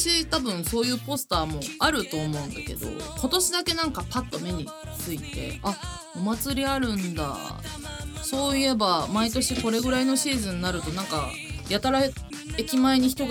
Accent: Naruto, Tokushima, Japan; 阿波踊りだとさ、うちの地元鳴門は3日間あって、プラス1日別で花火大会があって

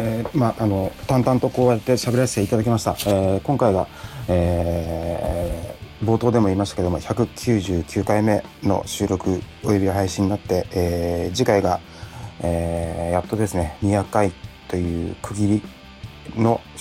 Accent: Ibaraki, Japan; 自分の生まれ故郷の茨城もそうですし

